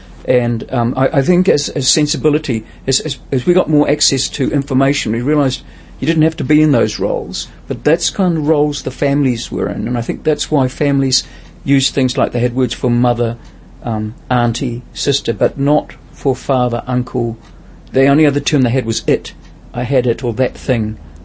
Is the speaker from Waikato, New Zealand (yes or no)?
yes; Pukeatua, Waikato, New Zealand; I grew up in Pukeatua, it was a little farming district.